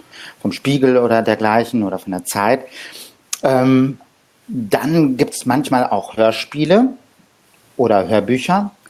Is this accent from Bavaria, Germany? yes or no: no; Hamburg, Germany; Als Hamburger hört man natürlich Telemann.